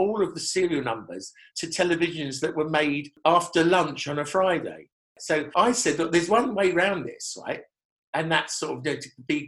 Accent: London, United Kingdom; if you grew up in Southwest London and you were around in the 60s in Clapham and Battersea, Wandsworth, every street was your playground

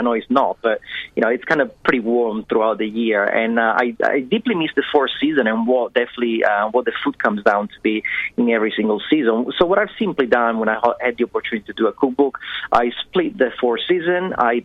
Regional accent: Milan, Lombardy, Italy; English is a second language; now in Australia; Being Italian, born and raised, you know, I've got a strong attachment to the four season. I come from Milan, as you mentioned, so up north

